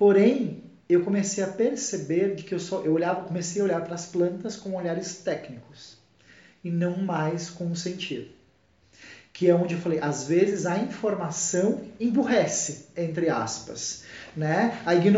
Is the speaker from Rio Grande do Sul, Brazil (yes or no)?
no; Águas de Lindóia, São Paulo, Brazil; also born or lived in Minas Gerais; Eu sou de Minas Gerais, sou mineiro, porém eu cresci em São Paulo e morava no interior de São Paulo, Águas de Lindóia, e morava no interior da cidade do interior.